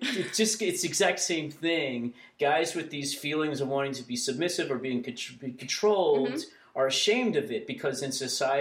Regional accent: Texas, United States; So I grew up in Texas where, I'm old. So back in the 80s, being gay was a bad thing in Texas.

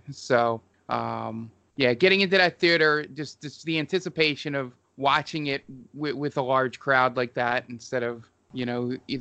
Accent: Philadelphia, Pennsylvania, United States; since going to a movie theater to watch being a Philadelphian

